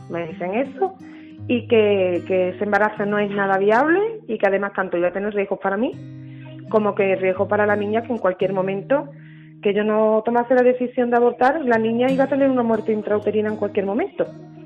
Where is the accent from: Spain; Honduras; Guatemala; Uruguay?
Spain; Badajoz, Extremadura; now in San Fernando, Spain; yo soy de Badajoz